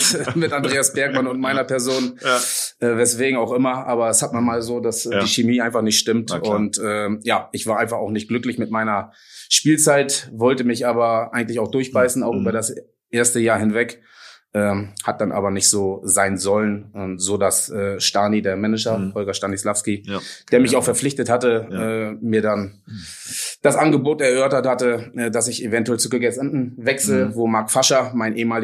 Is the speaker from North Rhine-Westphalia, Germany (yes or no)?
no; Hamburg, Germany; für mich als Hamburger